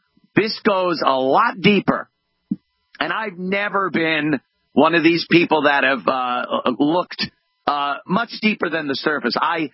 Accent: Minnesota, United States; MyPillow, made in my home state of Minnesota.

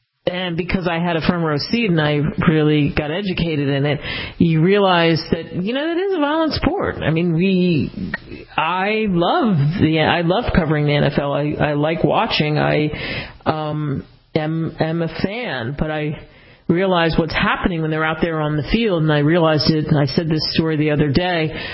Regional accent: Cincinnati, Ohio, United States; I'm originally from Cincinnati, and we're, some of us anyway, are Bengals fans

